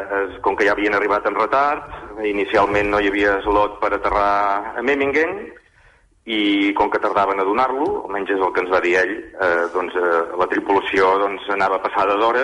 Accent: Girona, Catalonia, Spain; Sí, sí, de Girona, Costa Brava.

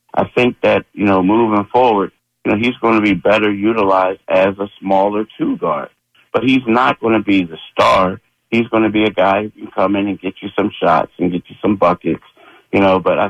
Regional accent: Philadelphia, Pennsylvania, United States; Again, I'm a Philadelphian. I love my city, this and that.

